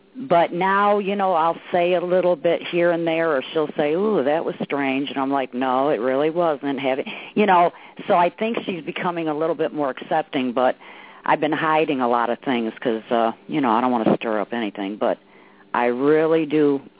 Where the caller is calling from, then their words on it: Illinois, United States; I am in Illinois.